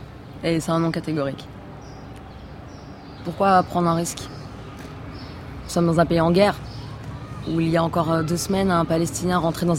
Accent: Charenton, Île-de-France, France; moved away as an adult; now in Israel; Je viens de Paris, banlieue parisienne Charenton, et j'ai fait l'alia il y a 4 mois.

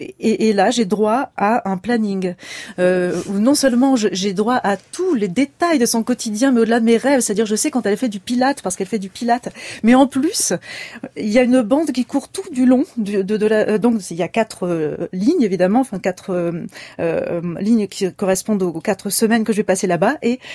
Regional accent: Lille, Hauts-de-France, France; Moi, je suis lilloise.

